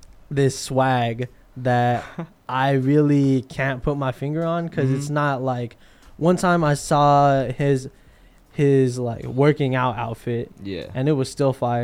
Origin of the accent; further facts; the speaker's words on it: Sacramento, California, United States; So remember when I told you earlier that I come from Sacramento and the way people dress there